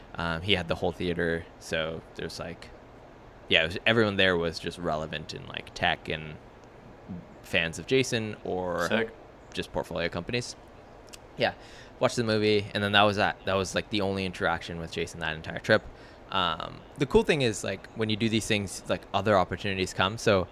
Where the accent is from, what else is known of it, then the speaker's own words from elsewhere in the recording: Toronto, Ontario, Canada; I'm the guy from Toronto that, you know, you know, tweeted out a selfie and you invited.